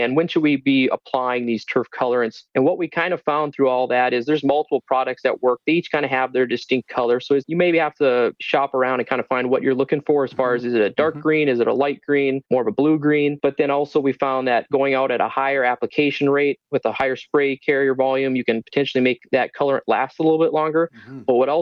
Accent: North Dakota, United States; Yeah, I'm born and raised in North Central North Dakota, way up there near the Canadian border almost

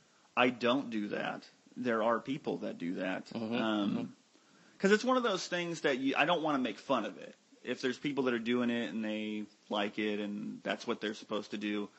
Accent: Illinois, United States; I'm from Illinois, but I'm from the park closer to St. Louis, so I'm a Cardinals fan.

